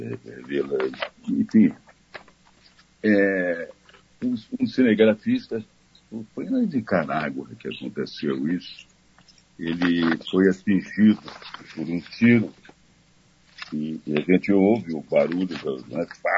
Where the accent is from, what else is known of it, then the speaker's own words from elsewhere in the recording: Taubaté, São Paulo, Brazil; born there; Hebe Camargo, que também é lá de Taubaté, né? Onde eu nasci